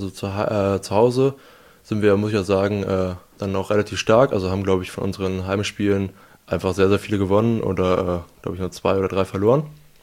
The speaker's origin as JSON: {"language": "German", "town": "Aldekerk", "region": "North Rhine-Westphalia", "country": "Germany", "tie": "born or raised there", "said": "jonglieren irgendwie, bin ich damit ein bisschen aufgewachsen in Aldekerk"}